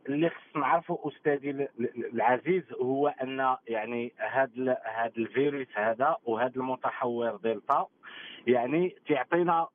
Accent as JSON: {"language": "Arabic", "country": "Morocco", "said": "أنا شخصيا أفتخر به كمغربي،"}